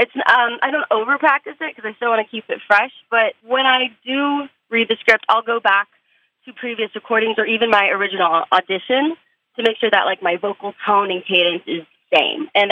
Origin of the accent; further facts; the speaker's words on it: Reno, Nevada, United States; now in Los Angeles, United States; And then once I graduated high school, I went to UNR, because I'm from Reno, Nevada, biggest little city.